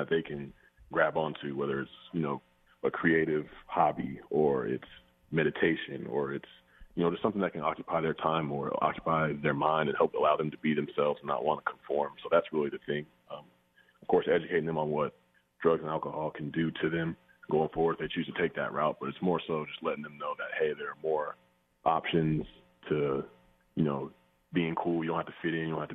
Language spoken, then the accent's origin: English; Atlanta, Georgia, United States; born or raised there